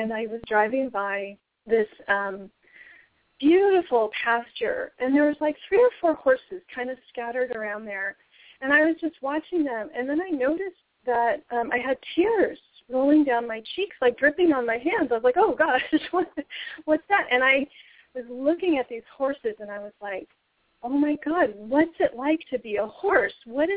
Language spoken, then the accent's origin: English; California, United States; And so I grew up in Marin County in California.